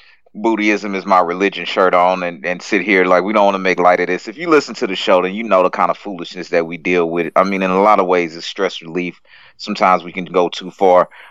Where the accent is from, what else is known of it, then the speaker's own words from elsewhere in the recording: Louisiana, United States; now in Texas, United States; I'm not from Texas. I live in Texas.